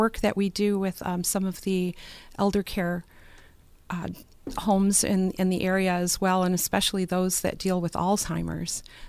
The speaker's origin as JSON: {"language": "English", "town": "Buffalo", "region": "New York", "country": "United States", "tie": "born or raised there", "said": "Born and raised in Buffalo, in the Buffalo area"}